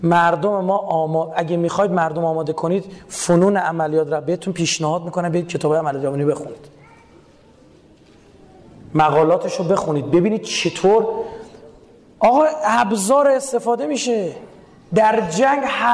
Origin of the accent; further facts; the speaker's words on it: Iran; شما من بچه ایرانم، بعد نه این چیز پنهانی نیستش